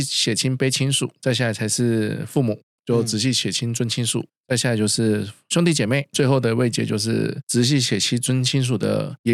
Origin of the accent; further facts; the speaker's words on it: Taiwan; 因为我的外公是1949过去的，所以说我从小是有一段时间是在台湾的眷村长大